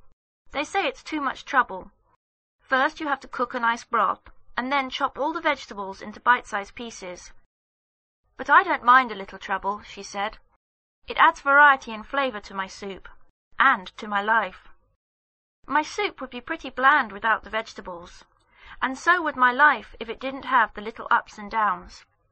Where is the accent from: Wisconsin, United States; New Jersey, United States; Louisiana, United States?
New Jersey, United States; From the time I was a child growing up in New Jersey, I loved spending weekends with my grandparents.